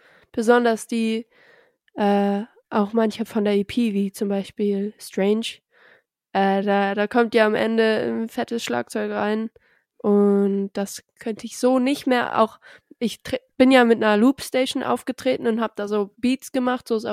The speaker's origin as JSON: {"language": "German", "country": "Germany", "said": "Und ich bin Deutsche, ich bin aber auch Kanadierin."}